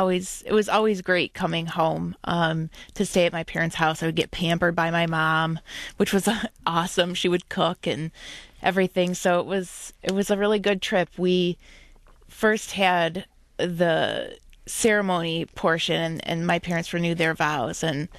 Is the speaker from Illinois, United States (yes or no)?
no; Farmington Hills, Michigan, United States; are amazing. I grew up in Farmington Hills, Michigan, and very happy, normal childhood.